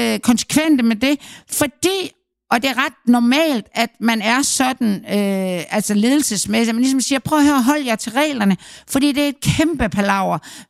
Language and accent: Danish; Aarhus, Central Denmark Region, Denmark; Nu er jeg jo fra Aarhus.